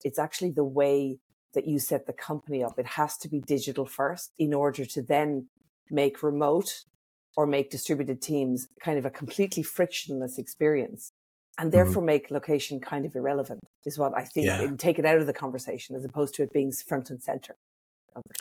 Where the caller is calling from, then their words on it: Sydney, New South Wales, Australia; I am calling from Sydney, Australia, despite not being Australian, if people can pick my accent up. But I am in lovely Sydney, Australia